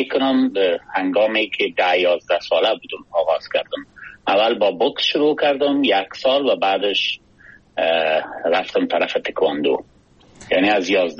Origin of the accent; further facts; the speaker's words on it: Kabul, Afghanistan; born there; ما دقیقاً 56 سال پیش در یک خانواده فرهنگی در کابل زاده شدیم